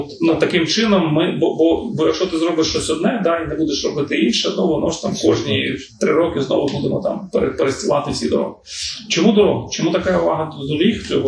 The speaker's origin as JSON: {"language": "Ukrainian", "region": "Eastern Ukraine", "country": "Ukraine", "said": "ми, українці, ми дуже різні, я теж зі Сходу."}